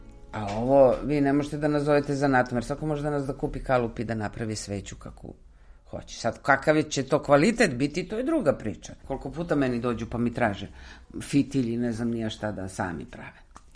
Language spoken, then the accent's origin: Serbian; Belgrade, Serbia; ja sam Beograđanka.